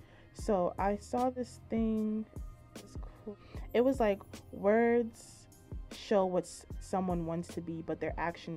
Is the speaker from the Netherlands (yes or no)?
no; Nigeria; It's like, I'm from Nigeria, so our names have a lot of meaning to us.